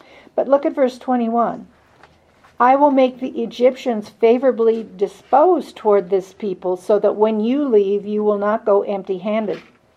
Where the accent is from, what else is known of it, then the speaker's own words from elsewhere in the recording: Minnesota, United States; Okay, I grew up in Minnesota. We had woods there.